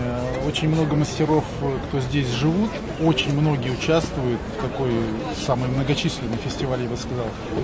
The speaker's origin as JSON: {"language": "Russian", "town": "Sergiyev Posad", "region": "Moscow Oblast", "country": "Russia", "said": "Я из Сергиева Посада."}